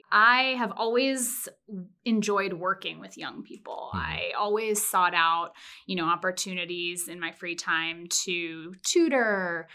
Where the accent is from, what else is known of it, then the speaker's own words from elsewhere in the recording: Maryland, United States; That was where I grew up in Maryland.